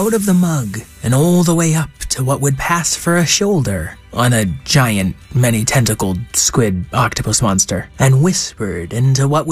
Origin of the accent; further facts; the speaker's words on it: Massachusetts, United States; Now, I'm from Massachusetts, and for those of you who don't know, the Mass Pike is a really long stretch of highway that goes all the way across Massachusetts.